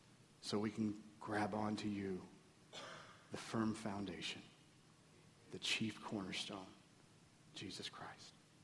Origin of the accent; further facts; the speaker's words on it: the South, United States; You know, we're from the South. We're stubborn.